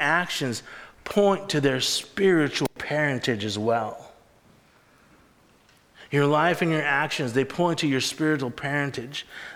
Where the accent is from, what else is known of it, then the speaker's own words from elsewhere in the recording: the South, United States; born there; Well, I was born in the South where we're a Christian nation here in the United States.